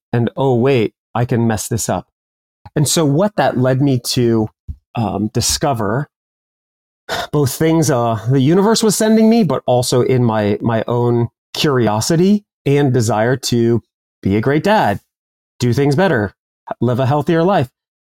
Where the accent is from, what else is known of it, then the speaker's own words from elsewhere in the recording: California, United States; now in Los Angeles, United States; I grew up in Central California with one half of the family in oranges, so high-end citrus fruit. But I went to Los Angeles and went to school there and lived in the city for almost 30 years.